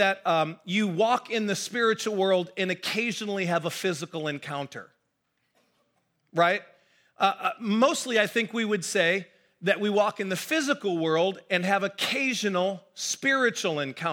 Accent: United States; born there; The point is, by ancestry, I'm German, but I'm American. I was born in America. I live with Americans, I speak English, and so my whole context is American.

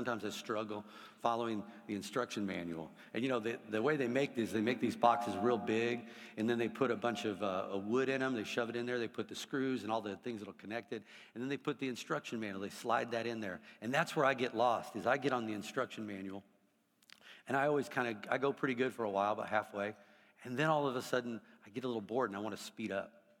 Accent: Oklahoma City, Oklahoma, United States; I'm from Oklahoma City, so you've never heard of it. It's a small little, no. It's in Oklahoma.

